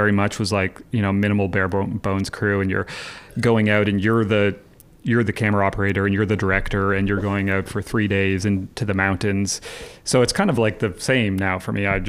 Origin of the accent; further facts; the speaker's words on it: Hamilton, Ontario, Canada; So I grew up in Hamilton.